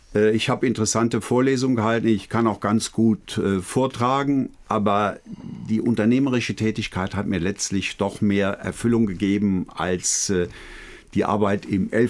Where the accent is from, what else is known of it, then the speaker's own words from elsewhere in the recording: Eifel, Germany; Das war in einem kleinen Städtchen in der Eifel